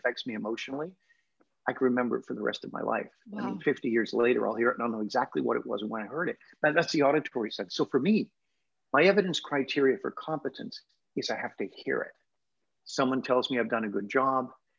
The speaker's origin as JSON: {"language": "English", "country": "United Kingdom", "said": "even though I'm a British Presbyterian, he's like a Jewish comic."}